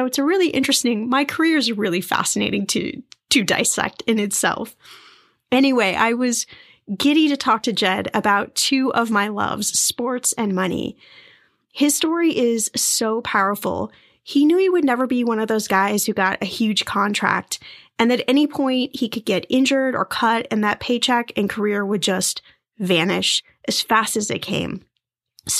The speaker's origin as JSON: {"language": "English", "region": "Indiana", "country": "United States", "tie": "born there", "said": "I was born in Indiana, which makes me a Hoosier."}